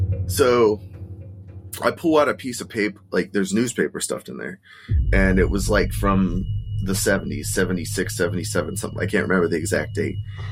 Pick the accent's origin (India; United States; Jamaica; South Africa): United States; East Liverpool, Ohio; I'm going to tell you a quick story about my haunted house growing up in East Liverpool, Ohio, about 30 years ago.